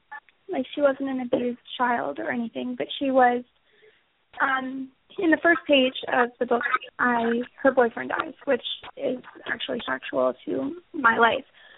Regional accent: Canada; Like, I'm Canadian, and it happens here.

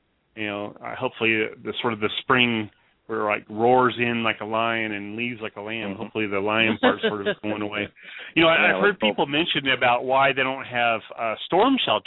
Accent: Bartlesville, Oklahoma, United States; No, but, you know, I used to live in, growing up in Bartlesville, Oklahoma, and I'd see tornadoes every once in a while dropping down out of the clouds.

